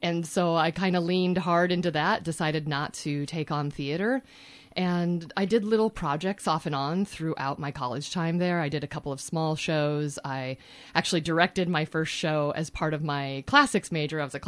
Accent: Omaha, Nebraska, United States; I am originally from Omaha, Nebraska, and I got into theater like a lot of kids in that there was nothing else I could do.

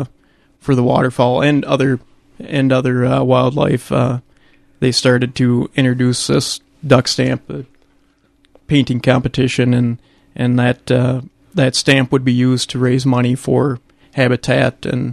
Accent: Hastings, Nebraska, United States; I'm originally from Hastings, grew up there on a little family of nine kids

